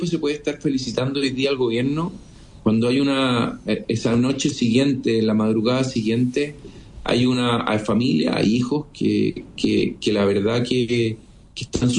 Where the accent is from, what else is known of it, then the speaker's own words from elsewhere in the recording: Chile; como muchos chilenos